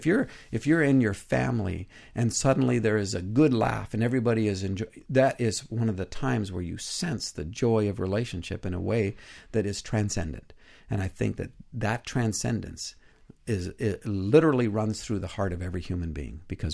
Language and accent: English; Canada; I'm a Canadian, not a Republican.